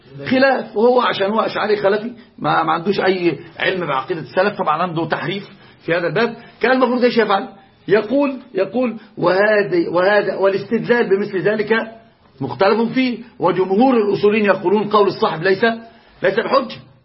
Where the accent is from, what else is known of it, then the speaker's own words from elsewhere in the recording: Morocco; أنا مغربي ابن يوسف بن تشافين